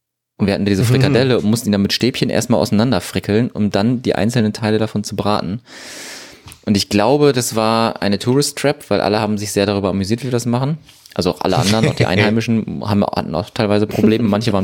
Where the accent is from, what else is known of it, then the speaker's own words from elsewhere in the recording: Germany; Das sind wir also als Deutscher.